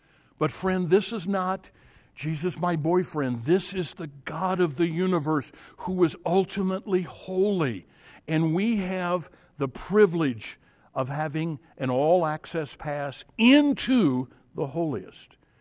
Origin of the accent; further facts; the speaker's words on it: United States; Friend, I am an American. Don't have a choice. I was born here. My family's been here.